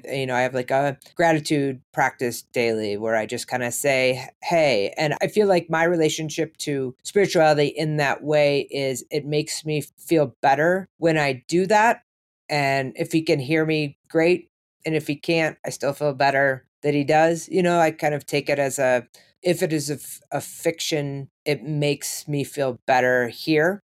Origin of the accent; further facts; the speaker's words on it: Toledo, Ohio, United States; We grew up in Toledo, Ohio. So Holy Toledo is the name of it.